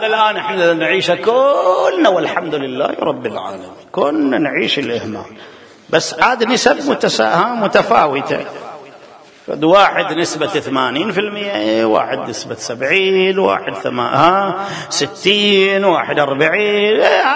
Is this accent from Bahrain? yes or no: yes; Bahrain; في كل البلدان حتى البلدان المتحضرة. أنا ما أحكي على هؤلاء